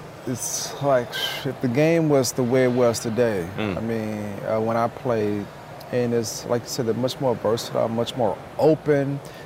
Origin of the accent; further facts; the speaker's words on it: Baton Rouge, Louisiana, United States; also born or lived in New Orleans; Hurricane Katrina hit, and I was born in New Orleans, but, you know, I was raised in Baton Rouge